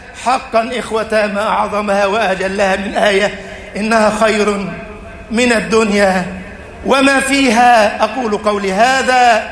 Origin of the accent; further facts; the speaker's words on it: Egypt; اجعل بلدنا مصر أمنا أمانا، سخاء رخاء.